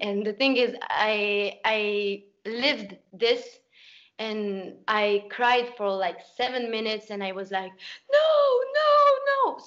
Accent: France; I'm French, like born and raised in French.

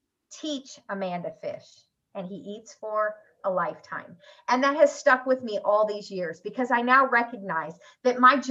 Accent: Missouri, United States; when my home state of Missouri started moving away from direct therapy

